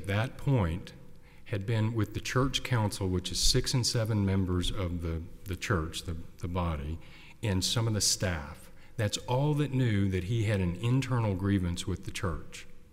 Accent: Austin, Texas, United States; This is my partner, Sarah James. We're from Austin, and we represent Mr. Bradley.

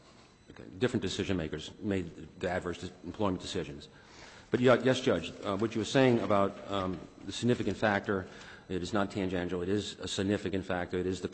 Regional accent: Iran; I agree he didn't say because of my age or because I'm from Iran or because of my Muslim identity.

